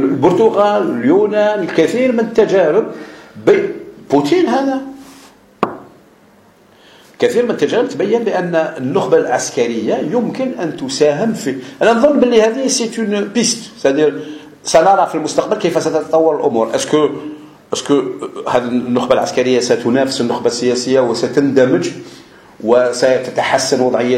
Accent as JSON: {"language": "Arabic", "country": "Algeria", "said": "نظن بان ما يحصل عندنا في الجزائر يحصل لاول مره في التاريخ والجزائريين كثير منا يحبوا هذيك الحكايه"}